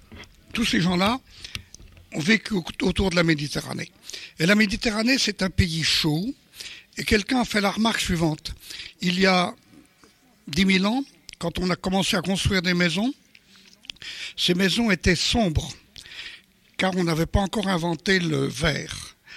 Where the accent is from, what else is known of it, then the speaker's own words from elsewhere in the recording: France; Parce qu'il se trouve que je suis français et je suis méditerranéen.